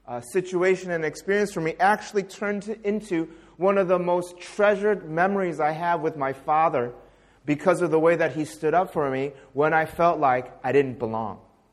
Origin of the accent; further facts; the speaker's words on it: United States; I'm a Korean American. So I'm both Korean, but I'm also American.